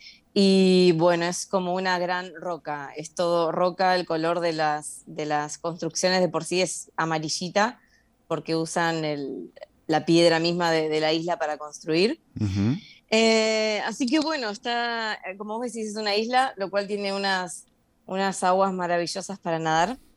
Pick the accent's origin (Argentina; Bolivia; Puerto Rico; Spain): Argentina; Gonnet, Buenos Aires Province; now in Malta; Exactamente, soy de Gonet. Mis padres aún viven allí. Y bueno, yo ya me vine a Malta hace 4 añitos.